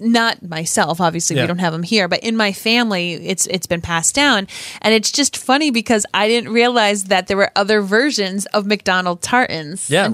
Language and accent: English; Scotland, United Kingdom; Being Scottish myself, you know, seeing my family tartans